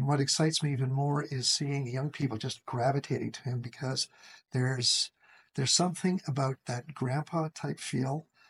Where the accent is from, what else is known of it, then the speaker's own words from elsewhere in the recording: Manitoba, Canada; Yeah, I'm a Westerner. I grew up in Manitoba on a farm.